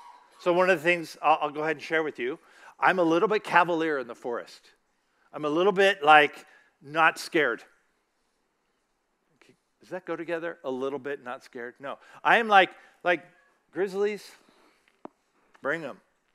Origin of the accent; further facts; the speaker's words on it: California, United States; I was raised in California, so math was not my thing.